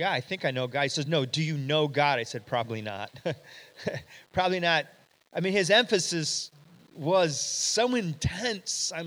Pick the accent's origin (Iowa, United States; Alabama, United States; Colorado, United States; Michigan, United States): Michigan, United States; I say roof. I'm from Michigan. We have roofs.